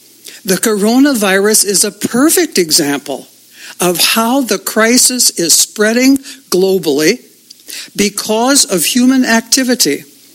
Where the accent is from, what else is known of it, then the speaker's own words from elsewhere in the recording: Cambria, California, United States; from Cambria.